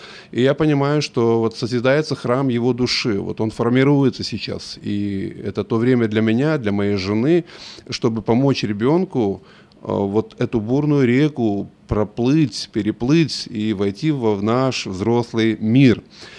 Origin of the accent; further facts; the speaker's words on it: Odesa, Odesa Oblast, Ukraine; вернулся из Одессы, из моего родного города.